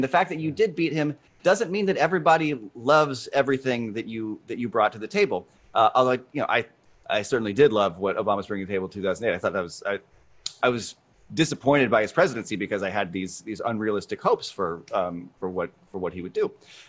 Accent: Virginia, United States; I mean, I grew up in Virginia, so I'm very familiar with the politics there, living there right now.

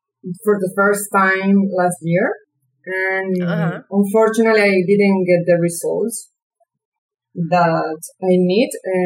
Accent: Venezuela; English is a second language; now in Sydney, Australia; I'm from Venezuela. I'm here studying in Sydney, Australia.

